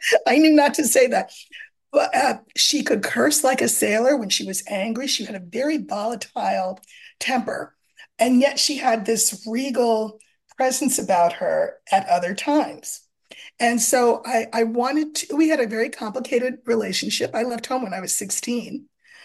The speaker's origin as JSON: {"language": "English", "town": "New York City", "region": "New York", "country": "United States", "tie": "born or raised there", "said": "Well, I was raised in New York City."}